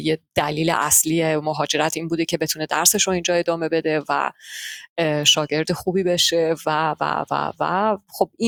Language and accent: Persian; Hoffenheim, Baden-Württemberg, Germany; also born or lived in Tehran; نزدیک هایدلبرگ در دهی به نام هوفنهایم